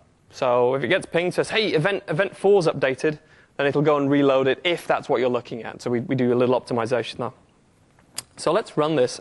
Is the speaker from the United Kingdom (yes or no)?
yes; England, United Kingdom; I'm English, so I don't know what I'm doing here.